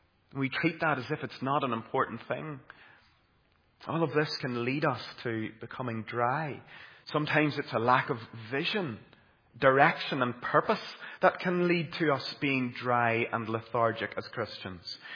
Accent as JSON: {"language": "English", "town": "Caledon", "region": "Northern Ireland", "country": "United Kingdom", "tie": "born or raised there", "said": "I remember growing up in Caledon and County Tyrone and being brought to all these little tent missions around the countryside when I was young."}